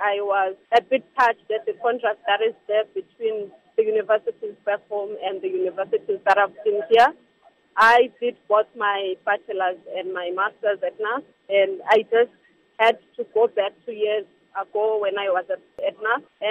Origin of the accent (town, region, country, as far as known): Bulawayo, Zimbabwe; born or raised there; now in Victoria Falls, Zimbabwe